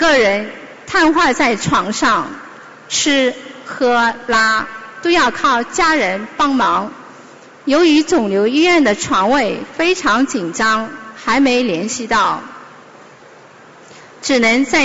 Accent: Shanghai, China; 我来自上海，

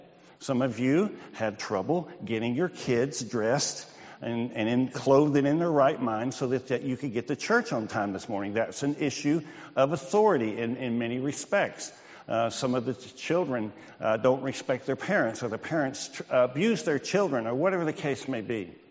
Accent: United States; As American citizens, we have a kind of uneasy relationship with the idea of authority.

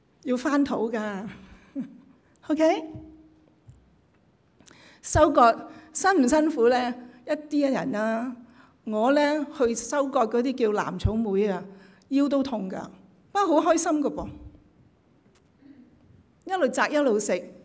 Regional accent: Guangdong, China; 我虽然我广东人咧转唔掂一啲嘢

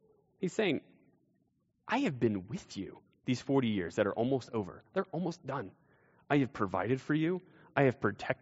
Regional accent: West Virginia, United States; Growing up, when people would ask, well, they would find out I was from West Virginia, they would ask me if I had 11 toes often.

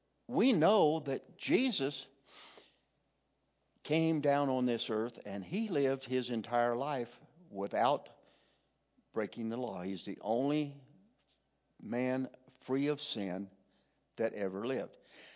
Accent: Aztec, New Mexico, United States; because I went to school in Aztec. Everybody knows me. I was born and raised in Aztec.

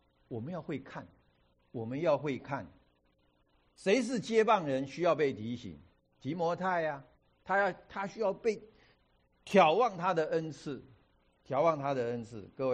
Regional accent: China; 我知道我们中国人有很多的思想

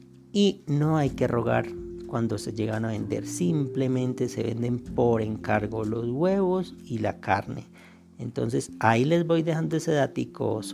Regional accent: Tolima, Colombia; soy un campesino del Tolima que desde hace unos 24 años, ya casi 25 años, empezó a trabajar con gallinas

